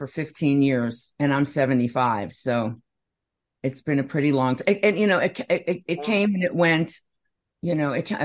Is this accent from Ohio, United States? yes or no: no; Brooklyn, New York, United States; now in California, United States; Well, I was telling you is that the word camping never came up as a child. Nobody ever went camping. So when I moved to California, camping and hiking, it was just